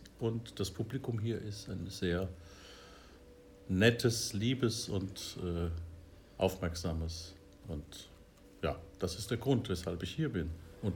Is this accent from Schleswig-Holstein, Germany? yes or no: no; Limburg an der Lahn, Hesse, Germany; born there; ich bin im katholischen Limburg an der Lahn geboren